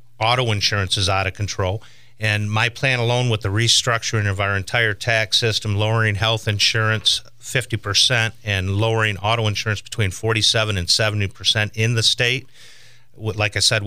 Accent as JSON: {"language": "English", "town": "Flint", "region": "Michigan", "country": "United States", "tie": "born or raised there", "also_born_or_lived": "Saginaw", "said": "Well, originally, I was born in Saginaw, Michigan. I grew up in Flint."}